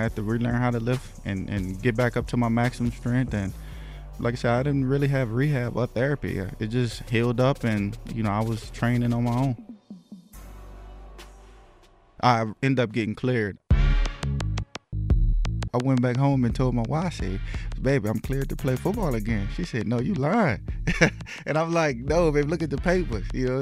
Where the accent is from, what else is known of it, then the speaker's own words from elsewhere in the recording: Louisiana, United States; You know, I only visited LSU, you know, because that was the only school I wanted to go to, my hometown team.